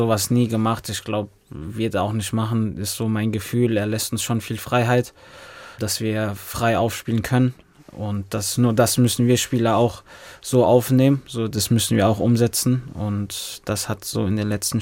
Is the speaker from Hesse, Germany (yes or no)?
no; Rhineland-Palatinate, Germany; Ich komme aus der Umgebung, ich weiß, was für eine Wucht der FCK hat.